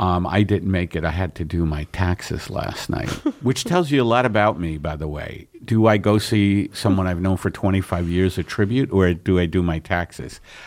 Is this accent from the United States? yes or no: yes; Brooklyn, New York, United States; I'm from Brooklyn.